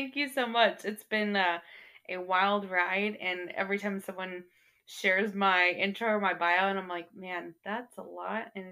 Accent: Texas, United States; Yeah, I grew up here in North Texas, went to a small school in Arkansas, small private school.

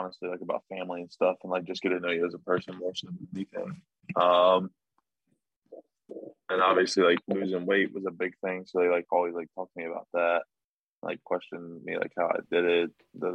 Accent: North Carolina, United States; I'm like from North Carolina, but down east Wood Ducks is literally like the middle of nowhere.

